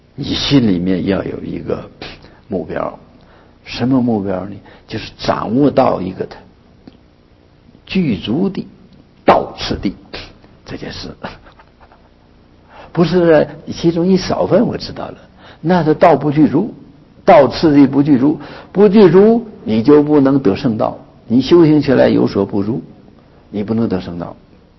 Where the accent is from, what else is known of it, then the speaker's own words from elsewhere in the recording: China; 但是我们中国人呢、啊，我们汉人呢，就是非常遗憾的、啊，太多了，一百卷太多了